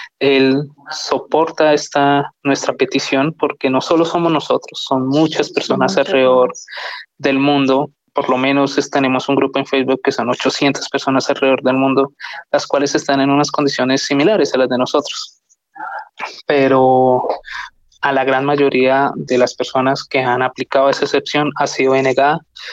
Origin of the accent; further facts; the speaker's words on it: Colombia; now in Australia; hace 7 años desde que yo me fui de Colombia a Australia.